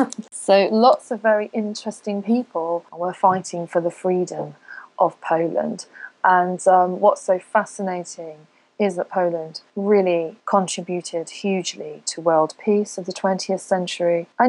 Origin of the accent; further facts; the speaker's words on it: United Kingdom; born there; Being a British person and being born in Great Britain